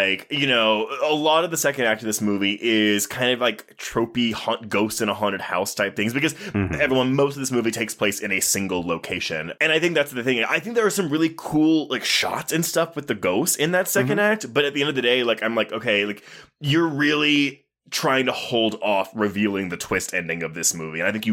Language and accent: English; Louisiana, United States; I'm from Louisiana.